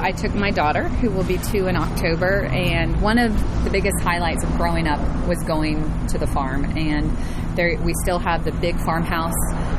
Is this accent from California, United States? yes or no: no; Lexington, Kentucky, United States; So I grew up in Lexington.